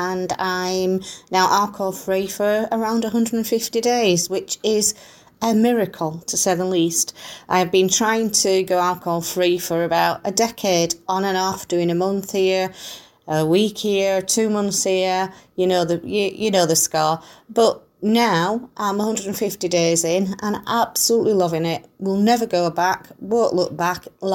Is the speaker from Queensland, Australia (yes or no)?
yes; Brisbane, Queensland, Australia; from Brisbane in Australia